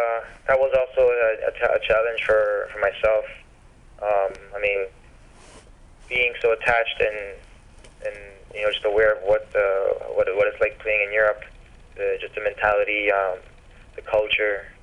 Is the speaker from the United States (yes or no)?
no; Canada; a league that I followed deeply growing up in Canada. And as a Canadian now